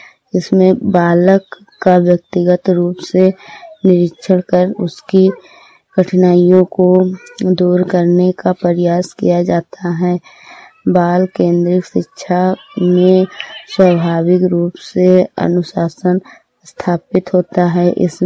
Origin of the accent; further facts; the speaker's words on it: Hariharpur, Uttar Pradesh, India; मैं हरिहरपुर गांव जिला श्रावस्ती की रहने वाली हूँ।